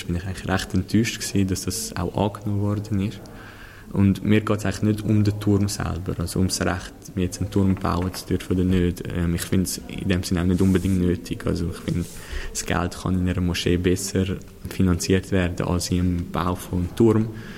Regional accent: Switzerland; Also wir sind alle Schweizer.

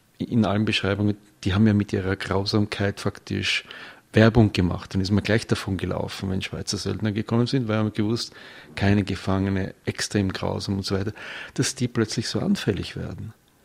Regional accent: Vienna, Austria; Also ich bin aus Wien, ja, da habe ich Heimweh danach.

